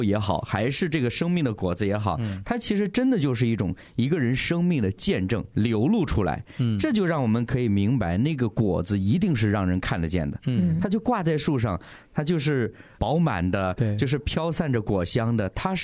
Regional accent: North China, China; 我小的时候就是因为生活在北方，很喜欢吃馒头的。那我们老家那种馒头呢，

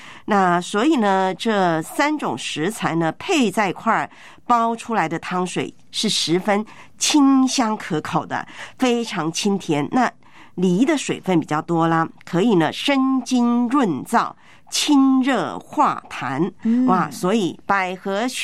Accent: Taiwan; 在我的老家台湾呢、我们小时候就听过啊

